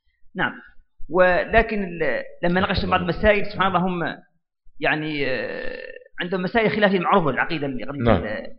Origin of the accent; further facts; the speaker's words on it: Mauritania; also born or lived in United Arab Emirates; أنا موريتاني، لكن أنا كنت مقيم في الإمارات وكنت إمام خطيب من العين